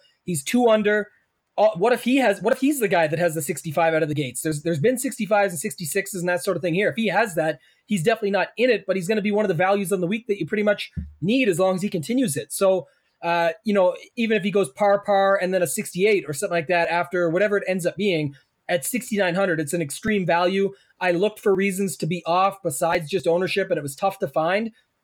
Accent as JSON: {"language": "English", "country": "Canada", "said": "and I'm Canadian, so that converts quite well."}